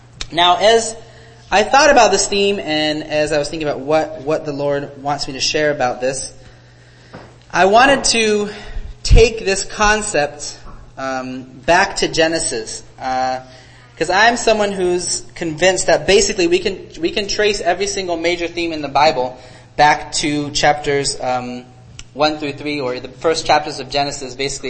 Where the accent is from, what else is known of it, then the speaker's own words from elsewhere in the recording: Burundi; born there; I grew up as a missionary kid. My parents are missionaries still in Tanzania. I was born in Burundi.